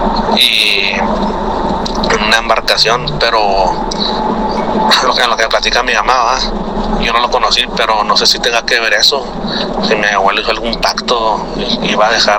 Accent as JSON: {"language": "Spanish", "town": "El Paso", "region": "Texas", "country": "United States", "said": "de Paso, Texas. Y lo que voy a contar me pasó en Ciudad Juárez. Estaba yo como a la edad de 12 años."}